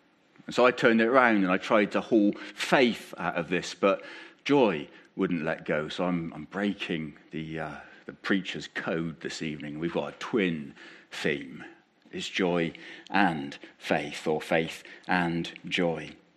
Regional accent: England, United Kingdom; we're English, most of us, with apologies to Philippa and others who might come from the principality

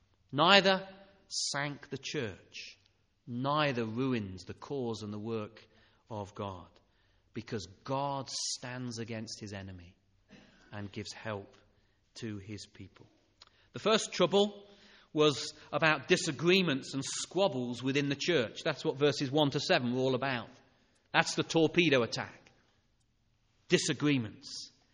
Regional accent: England, United Kingdom; We make a big mistake if we think that all Christianity should just be as we English people do it.

